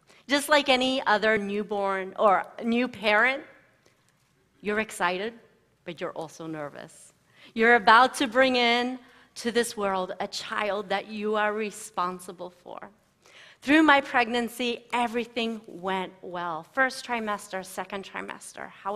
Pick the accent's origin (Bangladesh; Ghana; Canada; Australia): Australia; I grew up in Australia